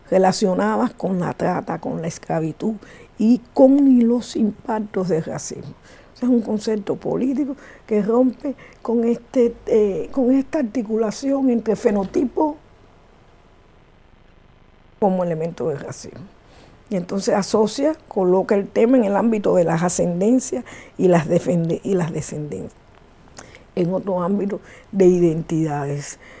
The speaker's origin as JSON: {"language": "Spanish", "country": "Cuba", "said": "Se discute mucho si somos primero cubanos"}